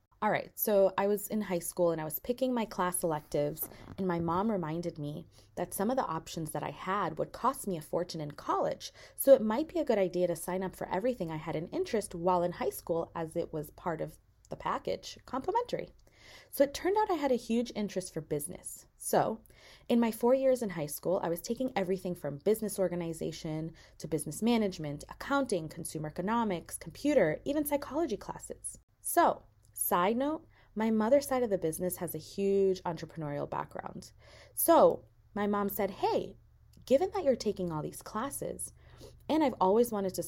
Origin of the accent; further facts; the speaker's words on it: Everett, Massachusetts, United States; I grew up in Everett, Massachusetts, and while I started high school, I was reflecting on the question that haunts everyone